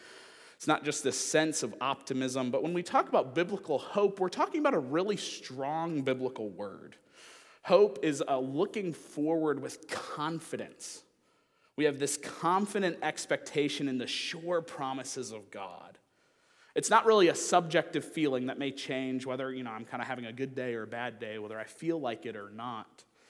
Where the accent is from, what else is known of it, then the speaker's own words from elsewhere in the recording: Michigan, United States; I have a friend of mine that was one of the teachers at the church I grew up in Michigan